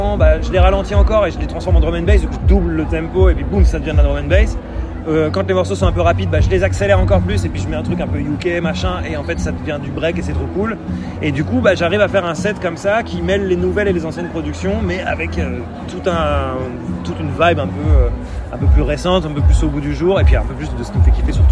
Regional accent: Normandy, France; Bah, pomme, parce que je suis normand, tu vois.

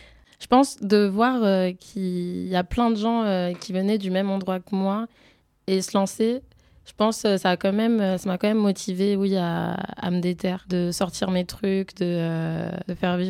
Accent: Bordeaux, Nouvelle-Aquitaine, France; J'ai 22 ans, je viens de Bordeaux

